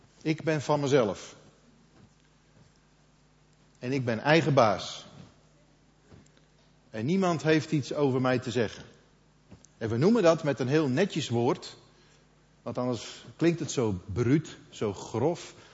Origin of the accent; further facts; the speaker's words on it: Friesland, Netherlands; born there; In mijn geval, ik ben een Fries van geboorte.